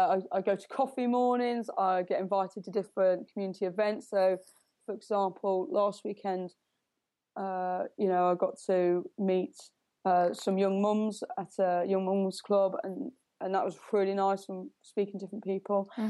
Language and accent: English; Nuneaton, West Midlands, United Kingdom; I was born in Nuneaton, I grew up in Nuneaton, I went to local schools. When I went to university, I went to Warwick University, so it's quite close to Nuneaton.